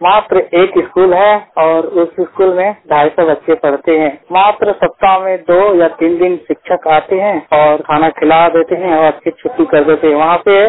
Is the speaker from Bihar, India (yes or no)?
yes; Bihar, India; now in Delhi, India; मैं बिहार का रहने वाला हूँ मूल रूप से।